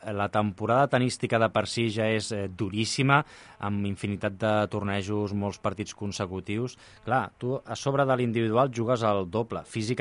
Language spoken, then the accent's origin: Catalan; Granollers, Catalonia, Spain; I el teu cognom també, perquè sóc de Granollers